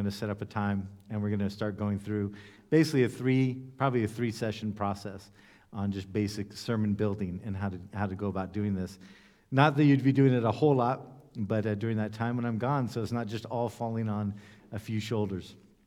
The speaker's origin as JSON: {"language": "English", "country": "United States", "said": "in my case, as you know, I come from the United States."}